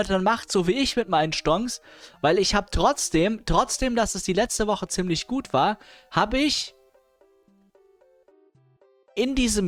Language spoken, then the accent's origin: German; Hanau, Hesse, Germany; ich komme nicht aus ihrer Gemeinde, ich komme aus Hanau.